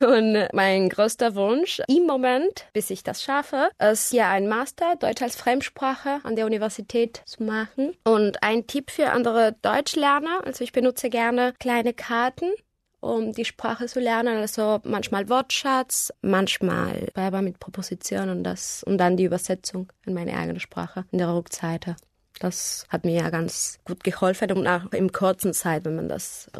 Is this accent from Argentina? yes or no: yes; Argentina; German is a second language; Ich komme aus Argentinien. Ich bin 1990 geboren und ich bin Studentin. Ich lerne Deutsch